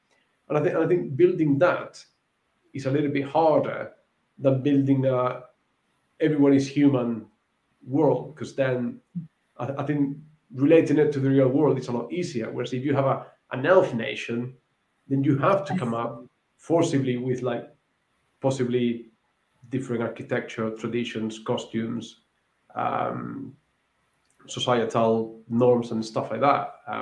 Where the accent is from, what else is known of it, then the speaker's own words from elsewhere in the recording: Andalusia, Spain; English is a second language; the parts in Dorn were filmed in southern Spain, where I come from, in, you know, the castle in my hometown and in Seville and stuff like that.